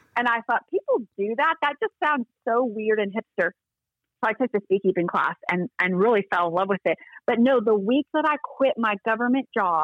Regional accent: Smyre, Texas, United States; So I'm a native Texan. I'm from Texas originally. I'm from a tiny little town in rural West Texas, a town of 400 called Smyre, Texas.

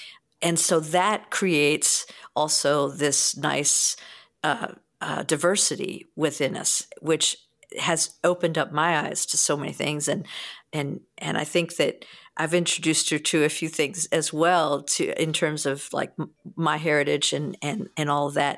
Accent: East Coast, United States; this is really about growing up on the East Coast, and this is what bluegrass was there.

